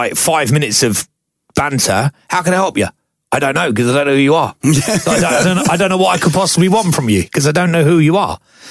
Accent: Barnet, London, United Kingdom; accent: Essex; Yeah, I'm from where he's from, just outside Barnet. So he's, I sound a bit Essex.

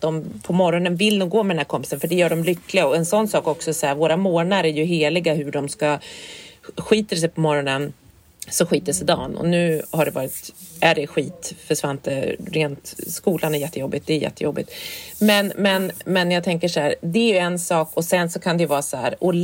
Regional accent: Härnösand, Västernorrland County, Sweden; För vi var ju uppe i Härnösand, där jag kommer ifrån.

